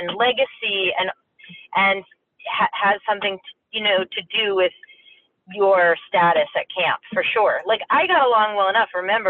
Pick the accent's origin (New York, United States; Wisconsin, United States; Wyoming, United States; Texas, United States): New York, United States; I was from Long Island.